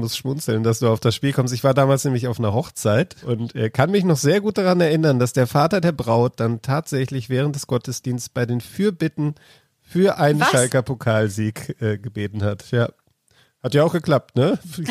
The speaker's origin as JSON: {"language": "German", "town": "Essen", "region": "North Rhine-Westphalia", "country": "Germany", "tie": "born or raised there", "said": "Ich bin ja in Essen geboren, in Essen aufgewachsen und 1994 hat es ja RWE dann auch mal ins Finale geschafft. Ich war damals 10 Jahre alt."}